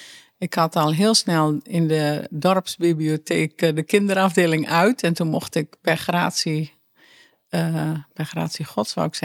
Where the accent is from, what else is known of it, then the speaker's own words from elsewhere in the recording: Netherlands; accent: Low Saxon; Maar de taal, het Neder-Saksisch, dat is mij natuurlijk buitengewoon vertrouwd. Ja. Ik spreek plat